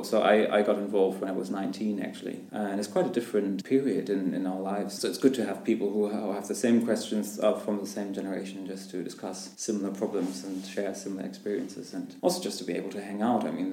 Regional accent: Berlin, Germany; I'm from Berlin, and I've been involved with Shradna for 6 years now

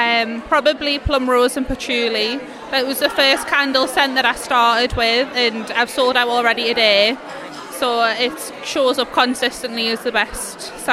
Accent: Rowlands Gill, North East England, United Kingdom; I'm from Rowlands Gill.

